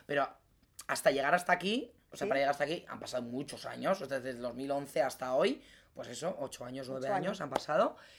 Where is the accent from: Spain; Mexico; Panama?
Spain; Azkoitia, Basque Country; Yo cogí la cámara, me la puse así y empecé a pasear por la calle de mi pueblo. Yo grababa la calle de mi pueblo.